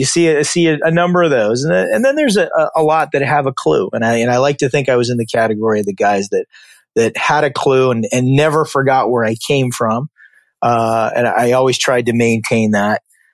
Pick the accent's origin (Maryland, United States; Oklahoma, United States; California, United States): California, United States; So I was born in the South Bay. When people talk about California, you hear the Bay Area.